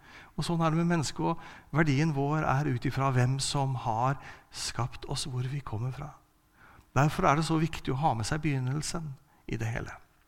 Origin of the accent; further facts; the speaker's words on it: Kragerø, Telemark, Norway; så vokste jeg opp i en menighet. Jeg kommer fra Kragerø, vokste opp i Frikirken i Kragerø.